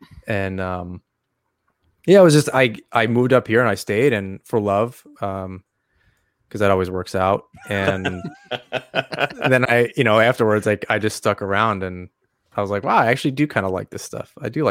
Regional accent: New York, United States; Well, I'm from Long Island originally. So I grew up there. I went to Sachem High School.

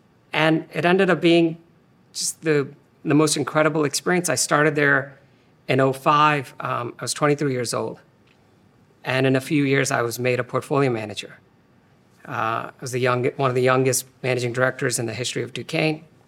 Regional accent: India; I was born and raised in India.

